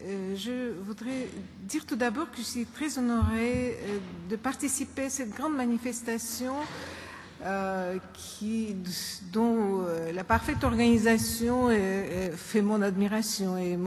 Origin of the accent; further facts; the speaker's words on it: Udmurtia, Russia; Et je viens de Russie, c'est une région qui se trouve entre la Volga et l'Oural et dont le chef-lieu est Ijevsk